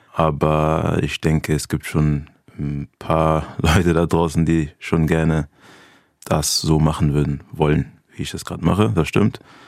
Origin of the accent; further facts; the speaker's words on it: Germany; born there; ich bin ja in Deutschland geboren, bin deutscher Staatsbürger